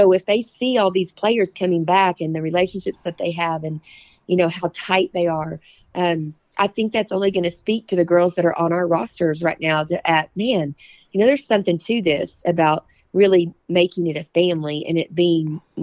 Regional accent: Spearman, Texas, United States; I mean, I grew up in Hanford County. You know, I graduated from Spearman.

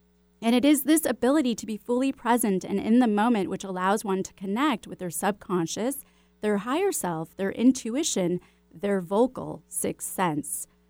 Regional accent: Chicago, Illinois, United States; because you're a fellow Chicagoan.

